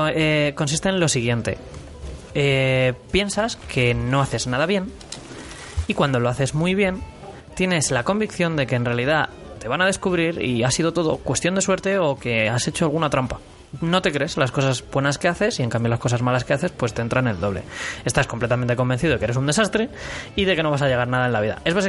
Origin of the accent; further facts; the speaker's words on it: Castromil, Galicia, Spain; Castromil, en Ourense. En mitad de las puñeteras montañas.